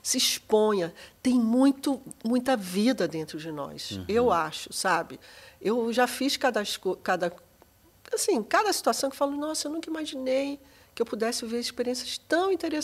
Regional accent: Rio de Janeiro, Brazil; Eu sou carioca, morava em Laranjeiras.

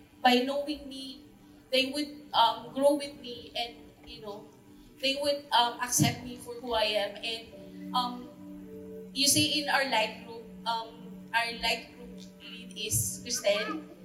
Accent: Taguig, Metro Manila, Philippines; You see, I'm from Taguig

